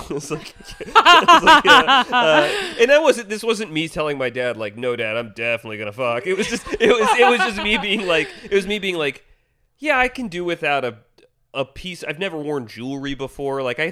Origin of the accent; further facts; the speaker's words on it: the South, United States; I grew up in the South in like the evangelical church.